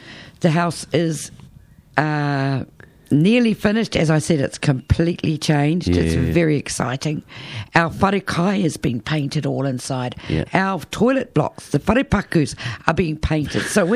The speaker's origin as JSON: {"language": "English", "town": "Te Kuiti", "region": "Waikato", "country": "New Zealand", "tie": "born there", "said": "Uikaharua Puha, that's my ahapu, and I was born down in Maniapoto Tikuiti. My people are Waitomo Tikuiti, but also Paihauraki, people of Ngāti Whanaunga, Ngāti Karawa, Ngāti Hei."}